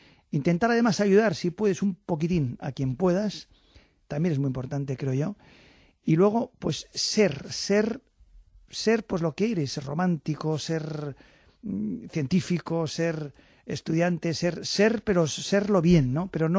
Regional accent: Navarre, Spain; el patrón de mi tierra, de Navarra

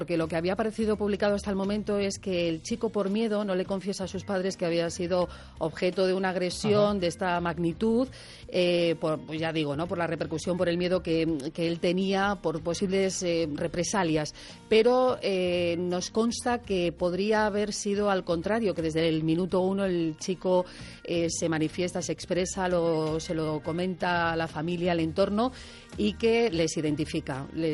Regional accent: San Fernando de Henares, Community of Madrid, Spain; yo soy de San Fernando de Henares

